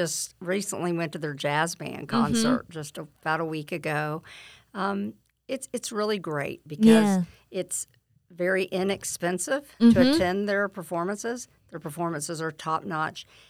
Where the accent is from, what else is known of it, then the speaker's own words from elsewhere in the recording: Lake Wales, Florida, United States; both of my parents were very active when we were growing up in Lake Wales.